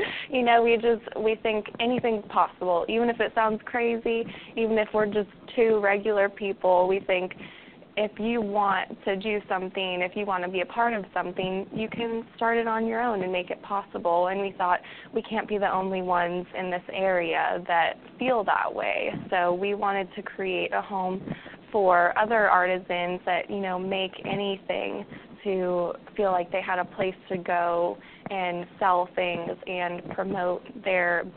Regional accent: Orlando, Florida, United States; Well, I grew up in Orlando, Florida

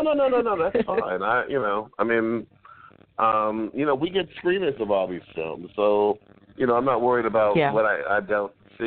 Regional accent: Los Angeles, California, United States; also born or lived in Atlanta; Well, I'm from Los Angeles, and I still maintain a home there. I spent about 6 months a year in L.A. and 6 months a year out of the year in Atlanta.

